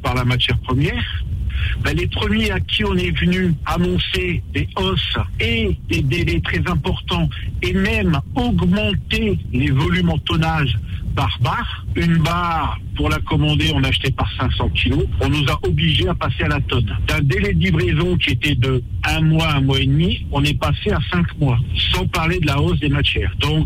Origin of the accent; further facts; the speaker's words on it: Hauts-de-France, France; comme on dit chez moi dans le Nord